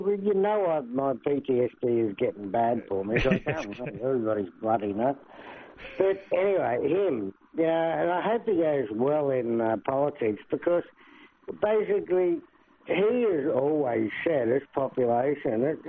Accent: Sydney, New South Wales, Australia; also born or lived in Queensland / Northern Territory; I'm from the bush. I was born in Sydney, but at 17 I moved out and never moved back. And then Queensland, Northern Territory

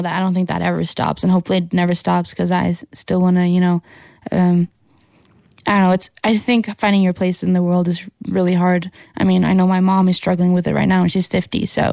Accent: Horten, Vestfold, Norway; like I'm from Horten in Norway.

